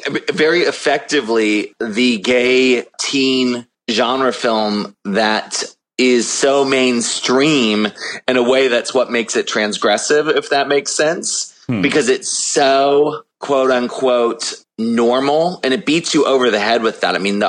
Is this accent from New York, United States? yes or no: no; Maryland, United States; definitely John Waters and the connection of me growing up in Maryland.